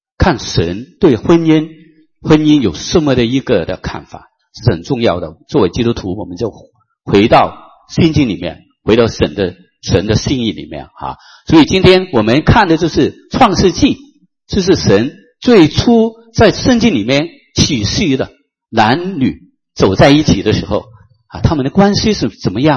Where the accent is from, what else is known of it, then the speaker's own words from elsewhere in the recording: Hong Kong; accent: Hong Kong Mandarin; Chinese is a second language; 我是从香港来的，所以你听呢，我的普通话就是港普了，香港的普通话啊